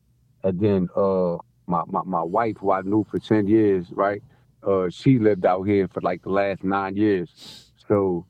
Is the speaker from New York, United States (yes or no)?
yes; New York City, New York, United States; So look, I'm from Spanish Harlem. You hear me? I just lived in the Bronx